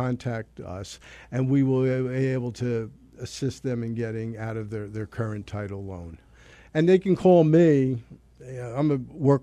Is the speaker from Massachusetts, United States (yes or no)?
no; Poughkeepsie, New York, United States; born there; Well, I was born in Poughkeepsie, New York